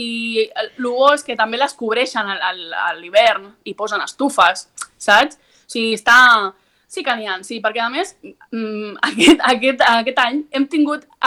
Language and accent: Catalan; Sitges, Catalonia, Spain; els que som de Sitges ho sabem com som, no?